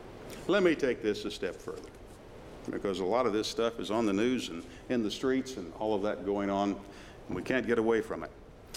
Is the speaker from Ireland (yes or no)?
yes; Ireland; I think I'm Irish. I'm not quite sure, but I think I am. Being a Christian doesn't mean that I would need to cease being Irish.